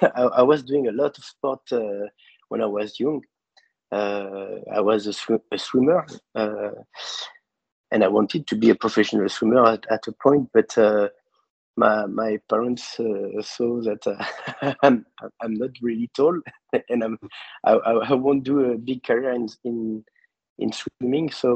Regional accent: Paris, Île-de-France, France; English is a second language; also born or lived in Mexico; I was living in Mexico before, and each time I was coming back to Paris, I was kind of a tourist in my hometown

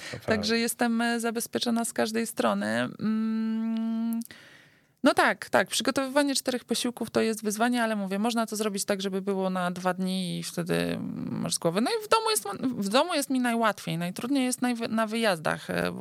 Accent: Warsaw, Masovian Voivodeship, Poland; mamy dwie, które jesteśmy oboje warszawiakami

